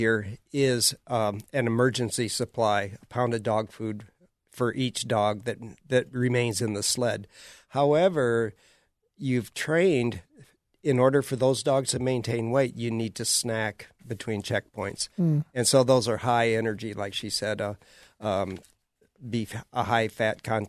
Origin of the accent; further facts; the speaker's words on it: Alaska, United States; I'm from Alaska, 36 years up there.